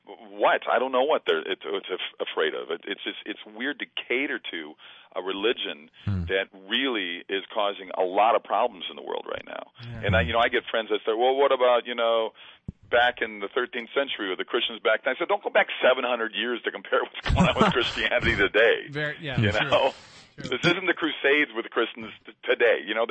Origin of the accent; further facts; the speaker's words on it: Minnesota, United States; Well, I think a lot of it has to do with growing up where I grew up in Minnesota